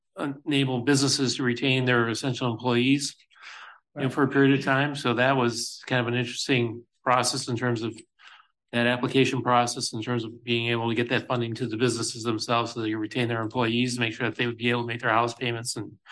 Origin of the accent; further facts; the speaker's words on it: Calmar, Iowa, United States; Calmer. Yeah. It's just 10 miles west of Decorah there.